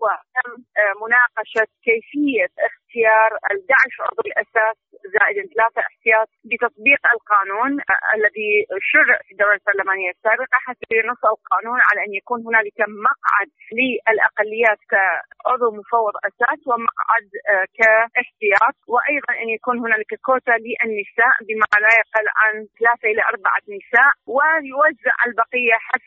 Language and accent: Arabic; Iraq; نفس أفتخر بها أنا كعراقيين، عندنا هيك كفاءة من كل الأطياف